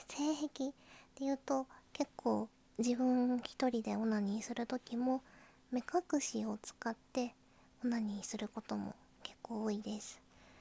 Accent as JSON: {"language": "Japanese", "region": "Kansai", "country": "Japan", "said": "出身は関西です。"}